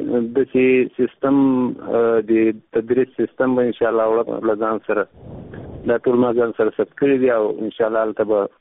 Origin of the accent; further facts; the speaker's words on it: Afghanistan; چې زه یو افغان یم